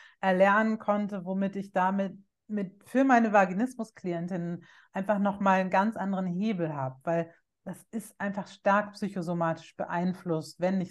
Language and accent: German; Bavaria, Germany; Ich bin in Bayern auf dem Land groß geworden